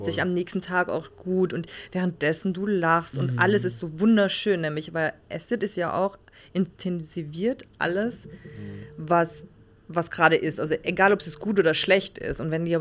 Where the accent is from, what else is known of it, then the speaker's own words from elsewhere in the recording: Austria; so alljährlichen Trip immer bei uns in Österreich am See